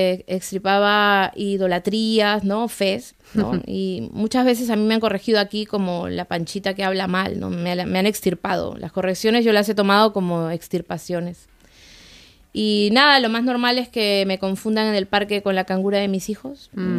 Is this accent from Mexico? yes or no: no; Peru; Yo soy una autora peruana que, como tantas personas, debe recurrir a pasaportes del primer mundo como medida de protección para cruzar fronteras